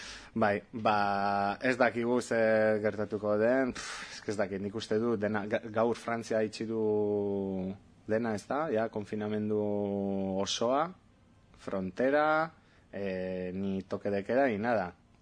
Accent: Sardinia, Italy; Basque is a second language; Gainera Sardinan ere, badago olako, oza, nire herrian, badago olako, bai, bertsolaritza da.

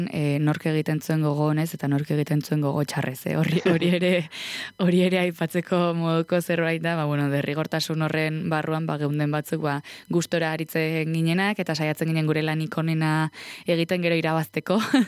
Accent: Oiartzun, Basque Country, Spain; gure herrian Oiartzunen urtero egiten da prosa eta poesia sari banaketa

